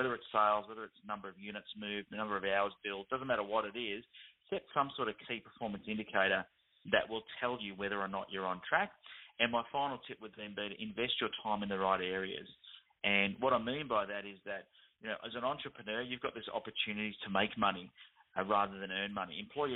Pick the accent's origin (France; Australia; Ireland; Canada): Australia; The .au is because we're in Australia. You know, I've got that on my accent.